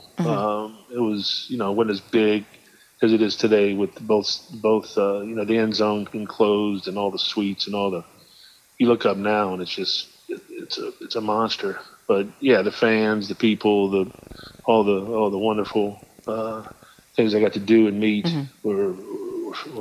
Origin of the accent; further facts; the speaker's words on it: Thibodaux, Louisiana, United States; Yeah, I was born and raised in Thibodaux, Louisiana, Lafourche Parish. Graduated in 1985.